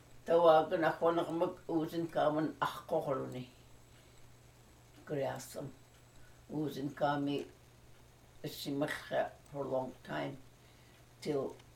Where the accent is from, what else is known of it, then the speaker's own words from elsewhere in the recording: Karluk, Alaska, United States; born there; I was born in Karluk.